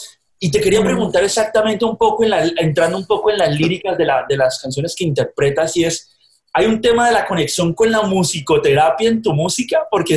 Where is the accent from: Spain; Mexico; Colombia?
Colombia; now in United States; Yo soy colombiano viviendo en Estados Unidos